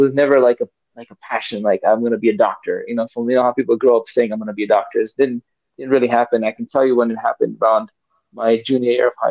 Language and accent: English; Kenya; English is a second language; What's the surprise? I learned English in Kenya.